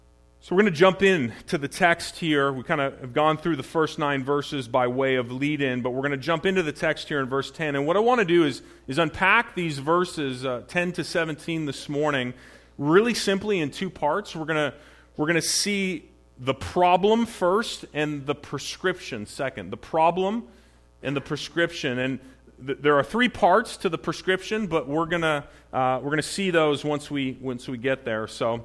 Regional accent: Canada; like growing up in Canada, I knew

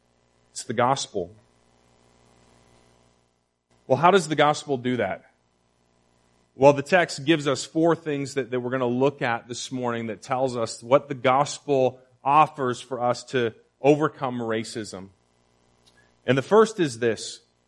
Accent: Canada; now in United States; Now, even though I'm an immigrant, I'm Canadian, I hold a green card

